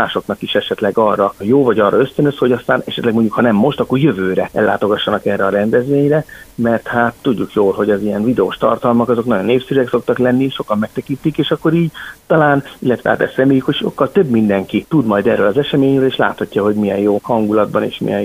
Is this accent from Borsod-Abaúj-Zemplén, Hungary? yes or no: no; Budapest, Hungary; born there; Igen, Pesten születtem, de igazából nagy kötődésem az Alföldhöz van.